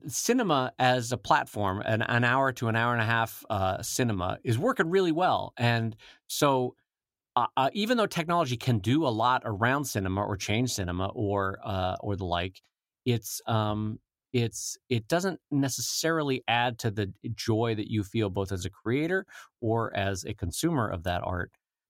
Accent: Carlsbad, California, United States; No, I grew up in San Diego, California County, in a little town called Carlsbad, which now has a Legoland in it.

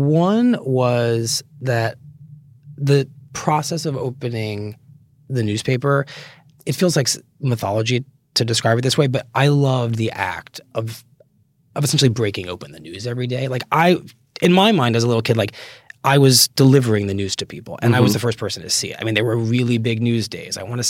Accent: Connecticut, United States; When I was growing up in Connecticut, just outside New Haven, which is where I ended up going to college

